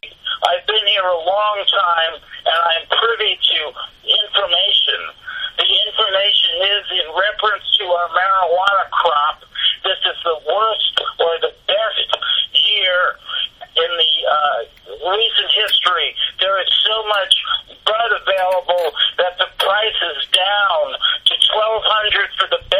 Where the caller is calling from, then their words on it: Albion, California, United States; I'm calling from Albion.